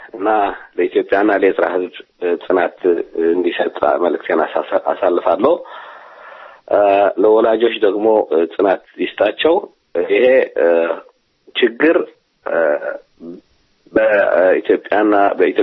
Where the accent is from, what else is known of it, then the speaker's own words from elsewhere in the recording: Eritrea; ወስ ኮለም ከተማ ነዋሪ ነኝ ኤርትራዊ ነኝ